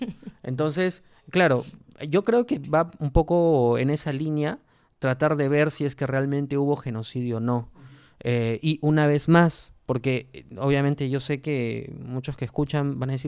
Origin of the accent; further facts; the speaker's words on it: Peru; somos peruanos, estamos en territorio que en su momento fue un territorio del Tahuantinsuyo, pero como tú lo has dicho, somos mestizos. Entonces somos personas que ya hemos crecido por fuera de esto.